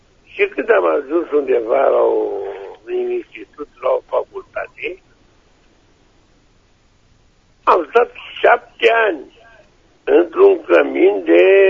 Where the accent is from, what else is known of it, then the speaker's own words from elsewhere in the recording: Brăila, Brăila County, Romania; sunt de la Brăila.